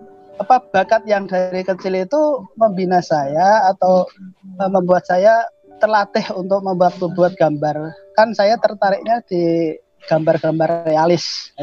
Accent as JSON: {"language": "Indonesian", "town": "Grobogan", "region": "Central Java", "country": "Indonesia", "tie": "born or raised there", "said": "tepatnya Dusun Truwili, Desa Dimoro, Kecamatan Toroh, Kabupaten Grobogan, Jawa Tengah. Jadi untuk memperkenalkan kampung pelosok saya, ya saya tampilkan nama dusun saya di belakang nama panggilan saya itu."}